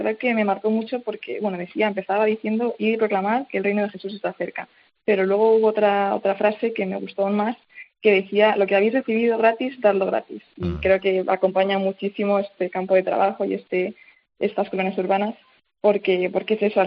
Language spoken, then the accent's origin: Spanish; Madrid, Community of Madrid, Spain; y somos menos los de Madrid